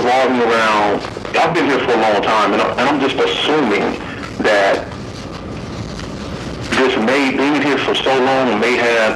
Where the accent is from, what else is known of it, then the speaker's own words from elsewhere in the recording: Eloy, Arizona, United States; We're both from Eloy, Arizona, and went to school together.